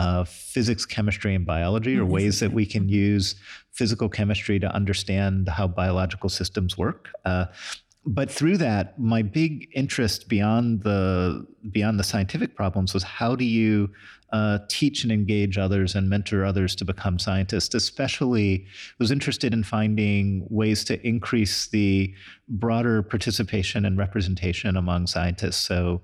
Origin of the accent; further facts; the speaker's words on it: Cleveland, Ohio, United States; I grew up in Cleveland, Ohio, and my mom was a math teacher